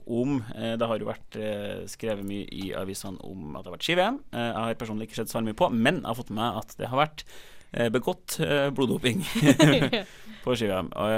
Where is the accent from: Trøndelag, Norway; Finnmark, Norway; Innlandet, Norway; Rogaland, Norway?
Trøndelag, Norway; Trondheim; Jeg vet ikke, jeg er jo fra Trondheim, så jeg føler jo ikke noe på det der.